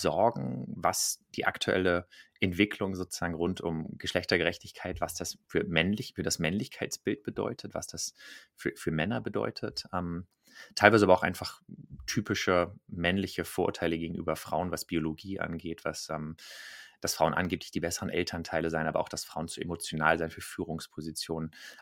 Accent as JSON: {"language": "German", "region": "Berlin", "country": "Germany", "said": "Ich bin ursprünglich aus Berlin, Berater, Autor."}